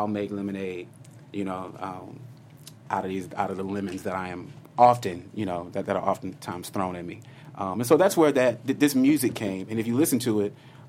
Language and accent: English; Houston, Texas, United States; I come from Houston, Texas, just by the way, born and raised, and it's never been easy for me.